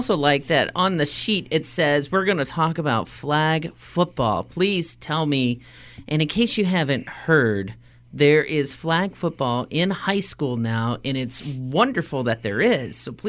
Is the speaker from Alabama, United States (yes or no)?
no; Rome, Georgia, United States; See, so I graduated from Darlington. I'm from Rome, Georgia.